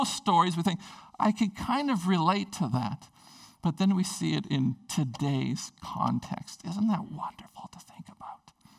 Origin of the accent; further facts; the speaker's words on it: Prince Rupert, British Columbia, Canada; So when I grew up in Prince Rupert